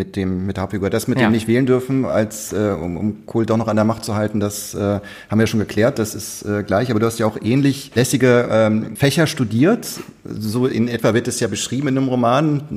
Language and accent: German; Schleswig-Holstein, Germany; Also ich bin ja in Schleswig-Holstein aufgewachsen.